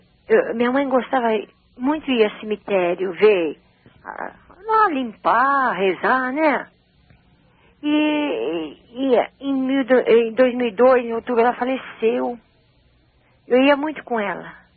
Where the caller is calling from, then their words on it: Suzano, São Paulo, Brazil; Tudo, eu sou de Suzano, viu?